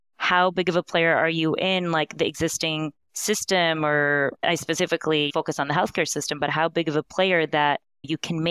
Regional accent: Canada; I'm a pharmacist from Canada

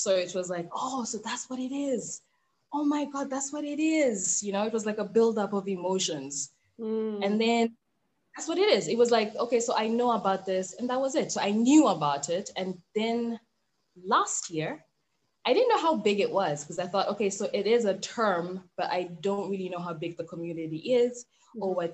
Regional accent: Eswatini; even just growing up in Swaziland, we had a combination of people from different countries in my friend group.

